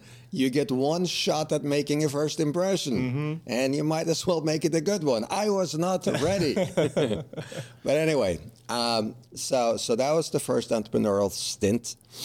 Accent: Norway; accent: Norwegian; English is a second language; I'm originally Norwegian. Mm-hmm. So the accent you're hearing, I'm not from Brooklyn and I'm not from Bronx. This is a Norwegian accent that you're hearing. So I'm from Norway, but I went to school in Denmark.

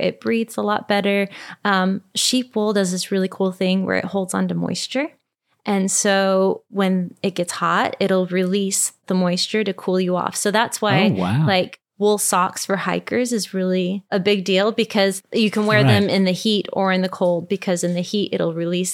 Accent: Minneapolis, Minnesota, United States; I'm from Minneapolis, and there's a lot more wool sweaters in the Goodwills in Minneapolis than there are in Tennessee.

